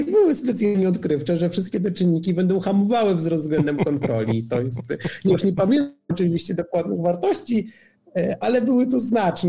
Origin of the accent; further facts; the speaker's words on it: Lidzbark Warmiński, Warmian-Masurian Voivodeship, Poland; Ja urodziłem się w takim malowniczym mieście na Warmii, w Wilsbarku Warmińskim i tam się wychowywałem, odbierałem edukację. Później skończyłem liceum ogólnokształcące w Olsztynie